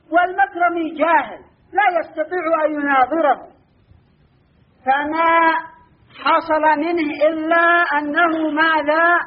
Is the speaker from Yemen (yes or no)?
yes; Yemen; أما عندنا في اليمن فلا